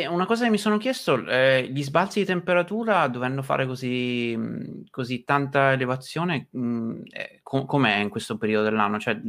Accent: Marche, Italy; Io sono marchigiano, quindi quelle zone per me sono casa.

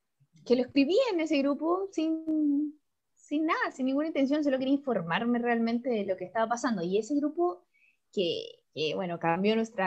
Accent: Chile; entonces como que una argentina y una chilena son súper encontrarte porque somos hermanas

